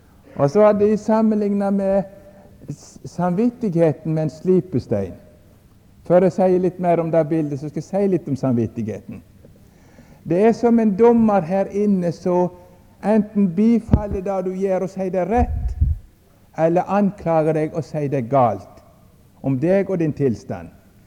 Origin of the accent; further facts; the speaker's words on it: Samnøy, Vestland, Norway; Vi hadde jo melke kyr, eller kuer, eller hva det nå er for noe, hjemme på Samnøy.